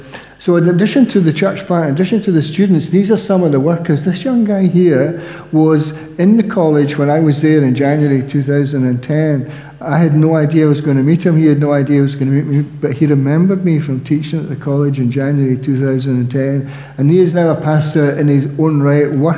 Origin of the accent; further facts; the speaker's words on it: Scotland, United Kingdom; given that I'm from Scotland and we have the purest form of English